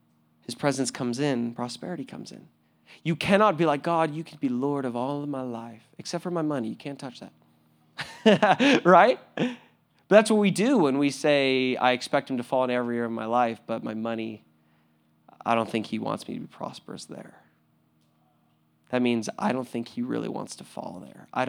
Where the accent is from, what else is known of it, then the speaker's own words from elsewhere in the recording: California, United States; because I'm a Californian home and grown organic, you know, guy. Like I like Southern California food.